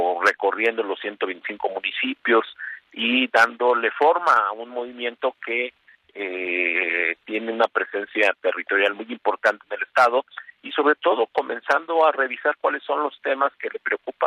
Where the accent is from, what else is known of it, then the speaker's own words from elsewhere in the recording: Texcoco, State of Mexico, Mexico; Soy pues, originario de Texcoco, del Estado de México.